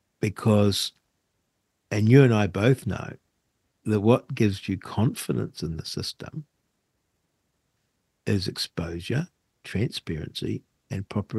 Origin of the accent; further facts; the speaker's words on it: New Zealand; it's very hard to live with as a Kiwi that an innocent man is condemned to jail.